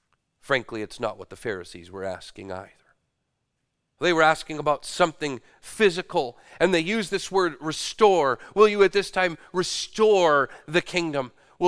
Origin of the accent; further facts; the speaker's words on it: British Columbia, Canada; Don't suppose that if you saw it, you would think of it as much as a mountain, being from British Columbia